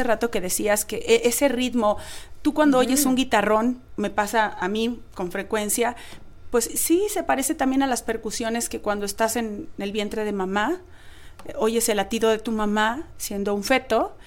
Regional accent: Mexico; lo enamorados y sensibles que somos las mujeres mexicanas

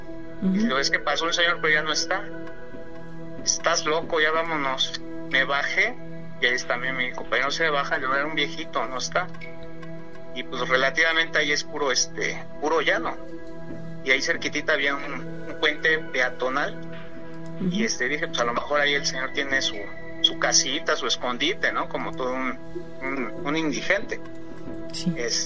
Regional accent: Nezahualcóyotl, State of Mexico, Mexico

